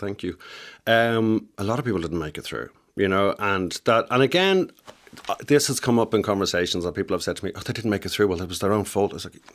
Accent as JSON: {"language": "English", "country": "Ireland", "said": "I think Irish people kind of fit in everywhere. And the nicest thing about being Irish, and I actually love being Irish"}